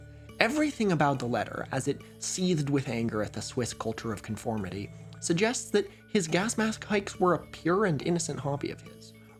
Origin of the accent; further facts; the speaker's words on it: Eugene, Oregon, United States; I grew up in Eugene, Oregon, a city stereotyped as being weedy in multiple ways.